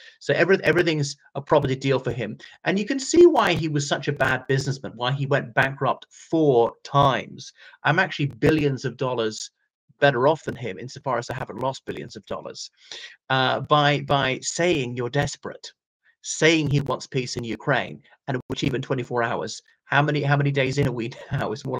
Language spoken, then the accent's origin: English; Ireland; I'm a British citizen as well. The United Kingdom has sometimes aggressed other countries, has sometimes done wrong, been unjust, fought by unjust means. Republic of Ireland, we haven't, partly because we don't have the strength. We've got a puny army.